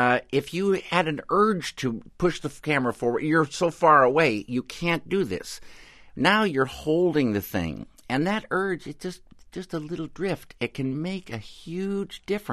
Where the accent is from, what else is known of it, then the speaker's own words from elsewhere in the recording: Pacific Northwest, United States; And I had always thought, growing up in the Northwest, that it was something I loved